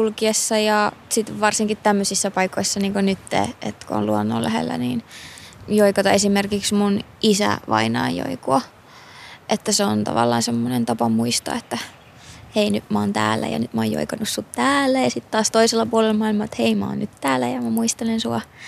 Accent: Utsjoki, Lapland, Finland; now in Helsinki, Finland; Mä oon kotoisin Utsjoelta ja siellä ylöskasvanut ja vastikään muuttanut Helsinkiin vajaa 3 vuotta sitten opintojen perässä.

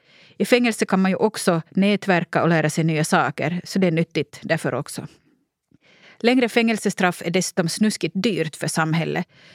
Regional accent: Porvoo, Uusimaa, Finland; moved away as an adult; now in Sweden; När jag växte upp i Borgå fick jag höra att jag inte hörde till för att jag var född utomlands och att jag gärna kunde åka tillbaka dit jag kom från.

